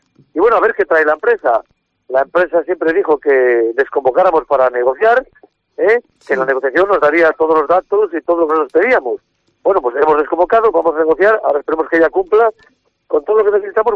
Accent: Castile and León, Spain; la mayoría somos de aquí del Bierzo, todos.

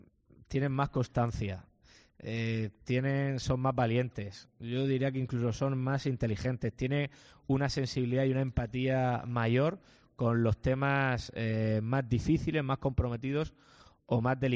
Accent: Lorca, Region of Murcia, Spain; como presidente de la región de Murcia muchísimo, pero sobre todo como hombre, como murciano, como lorquino

